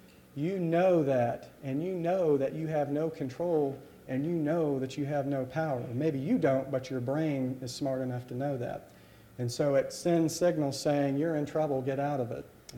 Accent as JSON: {"language": "English", "town": "Xenia", "region": "Ohio", "country": "United States", "tie": "born or raised there", "said": "I grew up in Xenia, a few miles over here"}